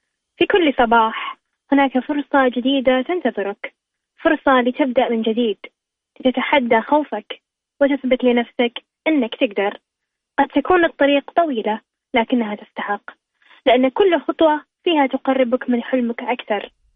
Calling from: Dammam, Eastern Province, Saudi Arabia; أتكلم معاكم من الشرقية الدمام

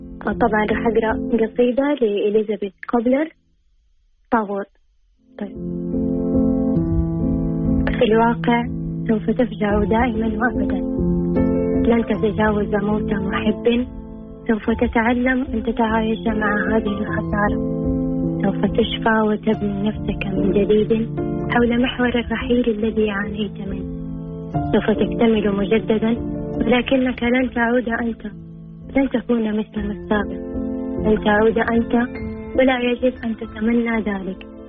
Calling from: Jeddah, Makkah Province, Saudi Arabia

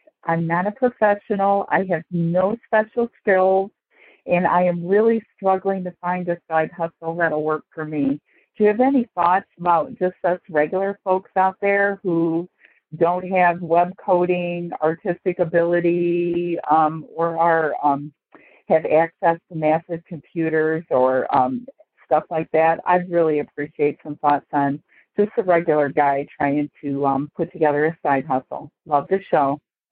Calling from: Ohio, United States; I'm calling from Ohio.

